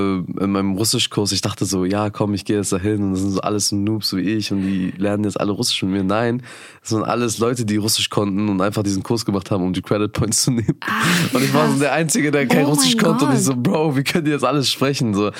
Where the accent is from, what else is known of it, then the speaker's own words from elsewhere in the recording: Bremen, Germany; ich bin ein Bremer Jung. Ich bin hier geboren in Bremen, bin 24